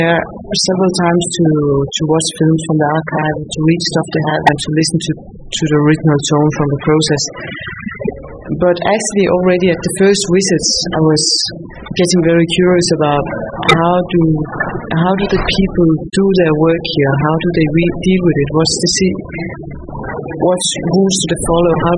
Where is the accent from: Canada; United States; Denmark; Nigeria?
Denmark; English is a second language; now in Germany; but I have a different story as I'm from Denmark.